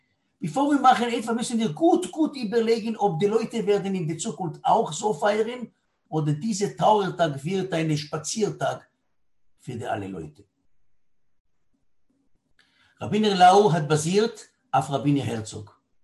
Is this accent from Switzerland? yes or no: no; Tel Aviv, Tel Aviv District, Israel; ich bin in Tel Aviv aufgewachsen. In unserem Haus in Ben Yehuda, in Tel Aviv, wir sind die einzige religiöse Familie in unserem Haus